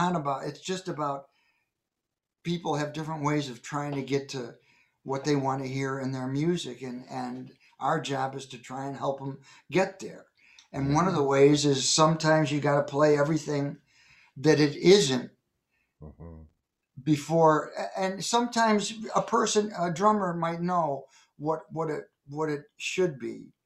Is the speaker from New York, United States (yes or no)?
yes; New York, United States; I was from New York, and Gary Katz heard that I was out there and hired me to come in and play this thing.